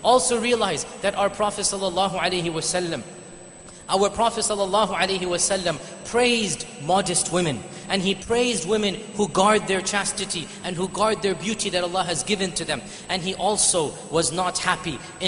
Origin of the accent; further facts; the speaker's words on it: United States; I come from America, that's where I live, that's where my home is, that's where my family, everybody is there.